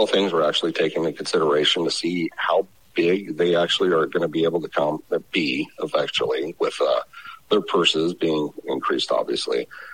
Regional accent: Nebraska, United States; I was born and raised in Nebraska.

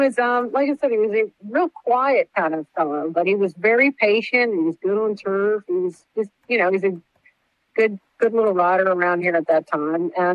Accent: Maryland, United States; Well, I grew up in Maryland, and I grew up on a farm, not really raising horses per se.

